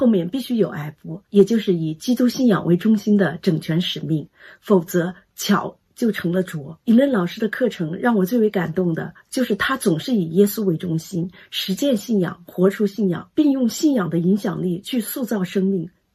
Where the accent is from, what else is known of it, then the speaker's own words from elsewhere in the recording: California, United States; 我是来自加州的